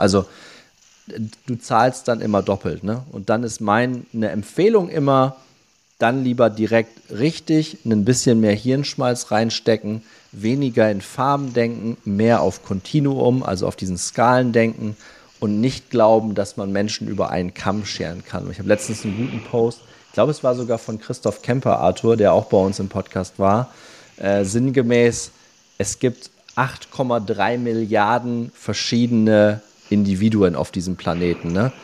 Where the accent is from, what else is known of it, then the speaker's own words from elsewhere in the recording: Lower Saxony, Germany; von der Hochschule Osnabrück, also so Ecke meiner Heimat, ne? Also unweit von Kloppenburg.